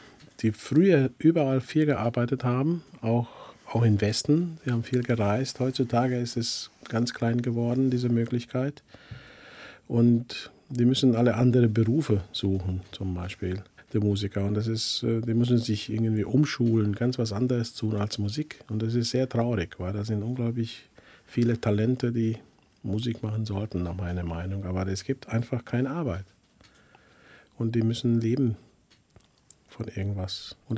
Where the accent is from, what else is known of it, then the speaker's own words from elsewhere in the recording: Budapest, Hungary; now in Germany; Ich habe mehr gelebt in Deutschland als in Ungarn.